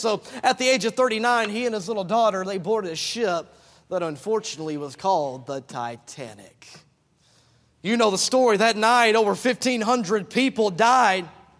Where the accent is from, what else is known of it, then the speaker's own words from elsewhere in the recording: the South, United States; I'm from the South, you understand.